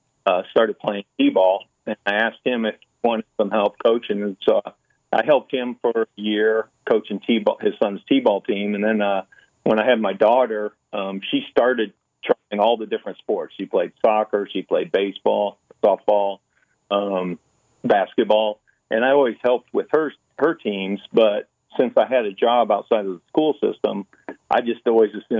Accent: Detroit, Michigan, United States; Okay, well, I was born in the Detroit area, mm-hmm. Detroit, Michigan, and spent my early years just following the Tigers, you know, on the radio and TV.

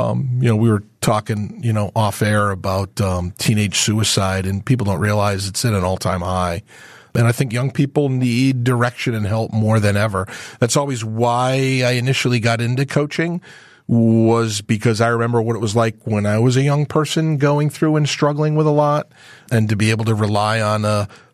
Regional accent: Scituate, Massachusetts, United States; also born or lived in Springfield, Massachusetts / Connecticut; Massachusetts. Yeah, I was born in Springfield, Mass., raised on the South Shore of Boston, Scituate, Marshfield, Mass., and then we moved to Connecticut in my later years.

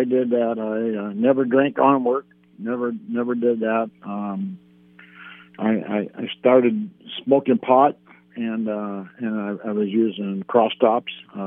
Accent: Cedar Rapids, Iowa, United States; now in San Diego, United States; No, I'm from Cedar Rapids, Iowa. I was in the Navy out here. I got out after 12 years in the submarine force.

